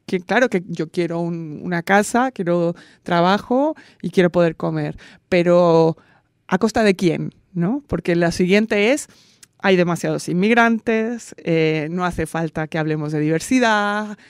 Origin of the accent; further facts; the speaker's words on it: Barcelona, Catalonia, Spain; Pero yo soy de Barcelona y eso es así.